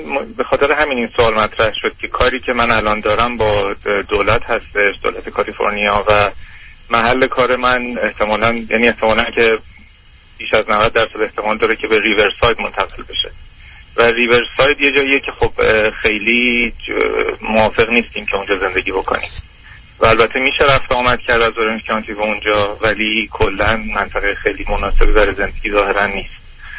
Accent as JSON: {"language": "Persian", "country": "Iran", "also_born_or_lived": "Canada", "moved": "yes", "lives_now": "United States", "said": "من هم حدوداً 4 سال امریکا، البته قبلش کانادا بودم، از 2005 بیرون از ایران هستم."}